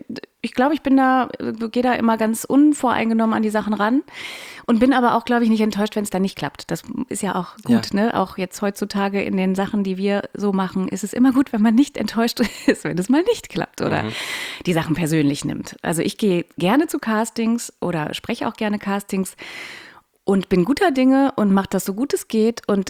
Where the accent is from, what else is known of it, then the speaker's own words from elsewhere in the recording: North Rhine-Westphalia, Germany; dass ich komme aus dem Ruhrpott